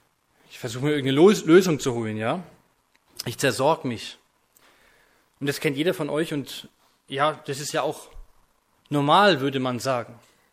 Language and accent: German; Bamberg, Bavaria, Germany; ich bin 33, ich komme aus Bamberg, ich habe 4 Kinder.